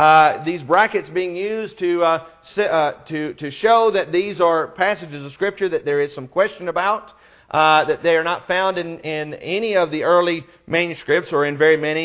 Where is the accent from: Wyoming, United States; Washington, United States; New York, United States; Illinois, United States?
Illinois, United States; born there; They were both born in Mississippi and I was born in Illinois.